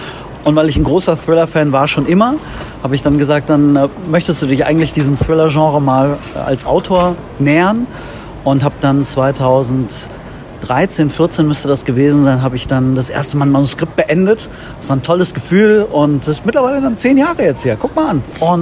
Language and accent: German; Cologne, North Rhine-Westphalia, Germany; born there; now in Bonn, Germany; ich bin 41 Jahre alt, bin gebürtiger Kölner, der mittlerweile im Exil in Bonn lebt, aber da sehr glücklich ist. Ich arbeite zwischen Bonn und Köln